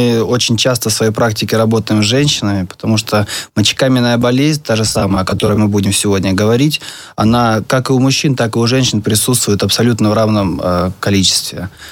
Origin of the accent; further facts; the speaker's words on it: Bryansk, Bryansk Oblast, Russia; born there; Родился я в Брянске вообще.